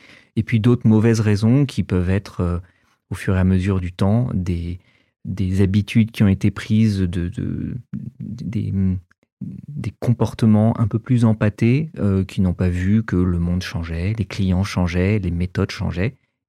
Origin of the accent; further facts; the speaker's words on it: Paris, Île-de-France, France; J'ai grandi à Paris, j'étais un gentil bon élève, je viens d'une famille d'immigrés chrétiens libanais qui ont débarqué en France pendant la guerre